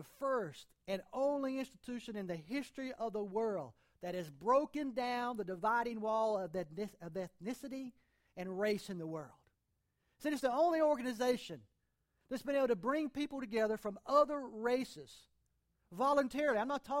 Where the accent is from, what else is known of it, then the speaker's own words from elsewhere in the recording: North Carolina, United States; I'm from Eastern North Carolina. We're from Eastern North Carolina.